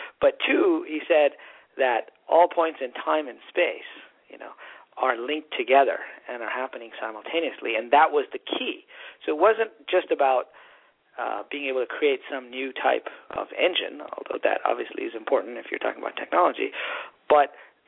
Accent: Pakistan; born there; and I was born in Pakistan in this life.

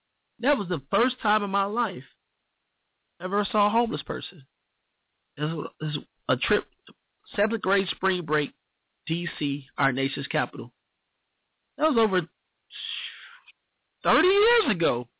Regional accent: Indianapolis, Indiana, United States; I came from Indianapolis, Indiana. Very, very humble beginnings. Indianapolis is pretty much a big country town. So it was my first time out to the East Coast.

